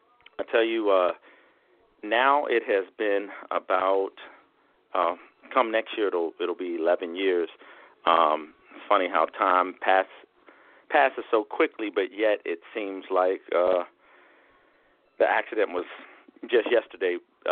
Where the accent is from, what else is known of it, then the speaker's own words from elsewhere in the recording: Waldorf, Maryland, United States; I'm from Waldorf, Maryland.